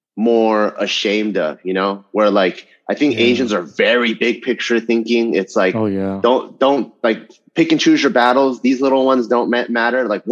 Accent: Cerritos, California, United States; So growing up in Cerritos, I would say it's pretty middle class, pretty diverse.

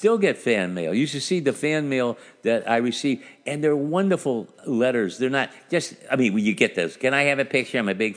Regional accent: Toledo, Ohio, United States; Well, I am from Toledo.

